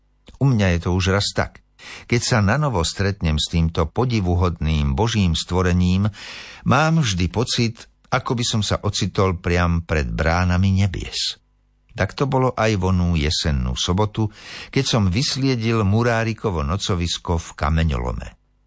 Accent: Liptovská Revúca, Žilina Region, Slovakia; v mojej rodnej dedine Liptovské Revúce.

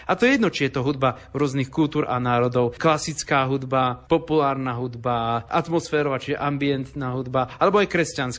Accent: eastern Slovakia, Slovakia; pochádzam z východného Slovenska, tak je jasné, že rusínčina nášmu dialektu je veľmi blízky jazyk.

